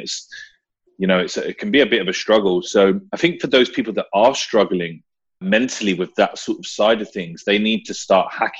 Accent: London, United Kingdom; also born or lived in Wales; now in Australia; So yeah, I was brought up in London, obviously, like I said, and then I moved to Wales.

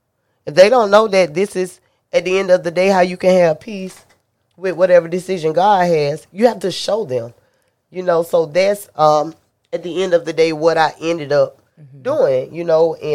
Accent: Winter Haven, Florida, United States; we grew up here in Winter Haven. Like, we take care of each other here.

